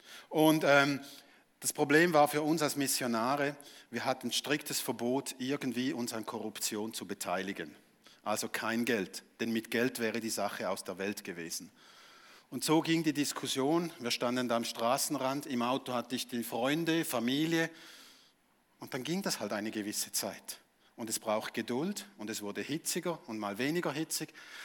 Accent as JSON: {"language": "German", "country": "Switzerland", "said": "So als typischer Schweizer würde ich mal sagen, da geschieht relativ wenig."}